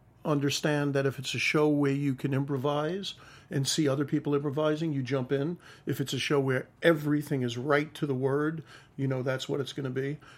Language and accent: English; New York, United States; accent: New York; of course I had my New York accent